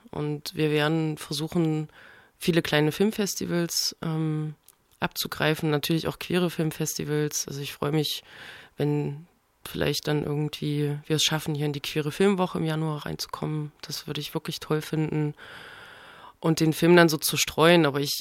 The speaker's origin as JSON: {"language": "German", "town": "Leipzig", "region": "Saxony", "country": "Germany", "said": "Als Leipziger Filmemacherin"}